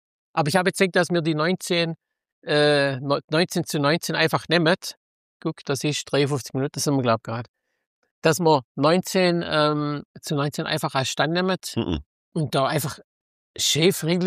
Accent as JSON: {"language": "German", "region": "Baden-Württemberg", "country": "Germany", "said": "Wir kommen ja hier aus Baden-Württembergisch Ecke"}